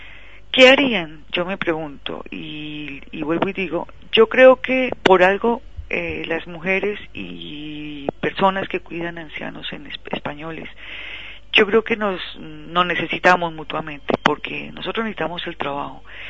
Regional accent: Colombia; now in Spain; si bien no quiero decir que todos seamos, como decimos en mi tierra, peras en dulce

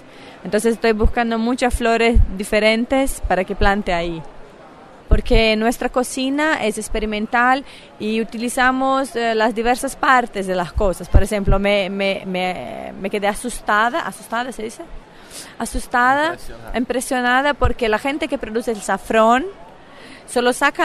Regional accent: Brazil; Spanish is a second language; yo soy de Brasil, soy bióloga y gestora ambiental.

